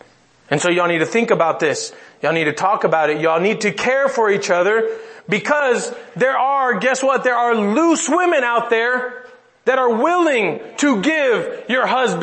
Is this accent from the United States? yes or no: no; Mexico; I'm glad that I grew up in Mexico because I was exposed to a lot of things at a very young age.